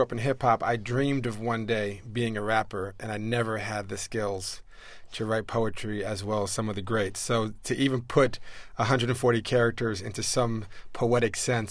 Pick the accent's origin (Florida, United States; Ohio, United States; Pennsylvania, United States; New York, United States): New York, United States; And as a New Yorker, and we often, you know, like to antagonize our friends in Boston